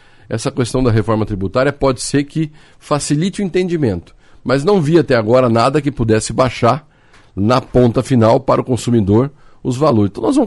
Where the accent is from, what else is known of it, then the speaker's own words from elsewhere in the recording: Apucarana, Paraná, Brazil; eu sou do interior, né, Roberto? Sou lá de Apucarana. Eu fui prefeito de Apucarana